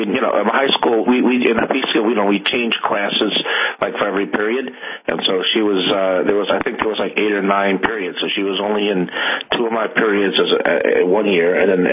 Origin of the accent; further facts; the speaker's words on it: Peekskill, New York, United States; whereas I was from Westchester County in Peekskill.